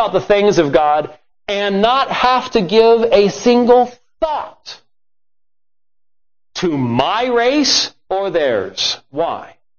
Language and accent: English; Scotland, United Kingdom; I'm Scottish. Okay? It ain't happening.